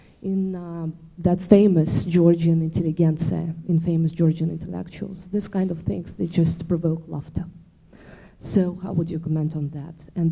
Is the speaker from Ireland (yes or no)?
no; Moscow, Russia; now in London, United Kingdom; I'm Russian, I'm from Moscow